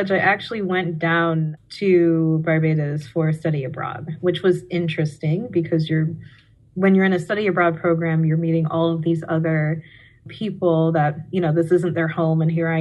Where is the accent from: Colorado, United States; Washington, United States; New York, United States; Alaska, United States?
Alaska, United States; Fairbanks; growing up in Fairbanks, you know, it is generally pretty good. I have a really strong Fairbanks family and strong community